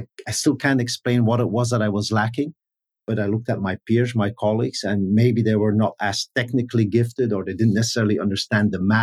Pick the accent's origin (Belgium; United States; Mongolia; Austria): Belgium; Bruges, Flanders; I grew up in the Flemish side of Belgium, a city called Bruges.